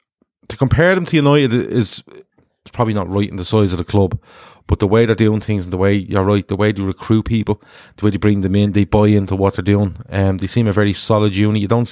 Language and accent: English; Ireland; because I'm an Irish man and he's a massive hero at Rangers and I'm a Liverpool fan